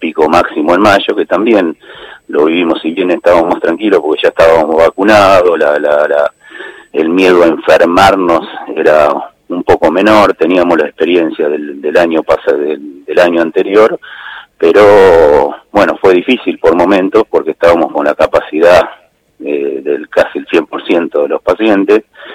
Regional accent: Lonquimay, La Pampa, Argentina; also born or lived in La Plata; now in Morón, Argentina; Yo soy pampeano. Nací en La Pampa, en un pueblo que se llama Lonquimay, del cual me siento muy orgulloso, que es un pueblo de 2.000 habitantes. Estudié en La Plata

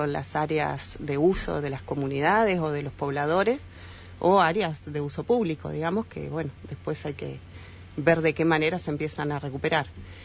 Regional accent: Bariloche, Río Negro, Argentina; born there; Yo soy nacida en Bariloche y siempre pensé que vivía en el sur.

